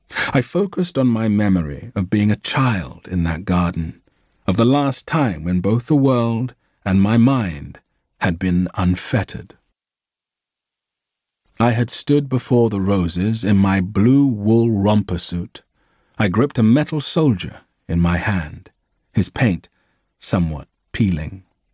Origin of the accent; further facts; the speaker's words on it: Lyme Regis, South West England, United Kingdom; this was the garden of the house where I grew up in Lyme Regis.